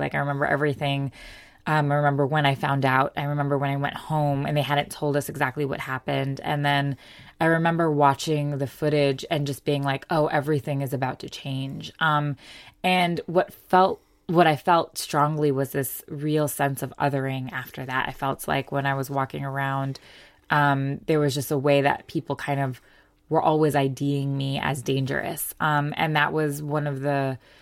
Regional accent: United States; And growing up in America as a South Asian, a young South Asian person, there was just no mention ever of partition in any of our textbooks.

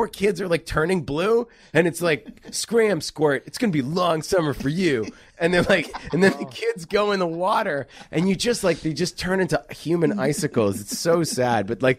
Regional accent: East Coast, United States; But I grew up in the East Coast and I went to overnight camp.

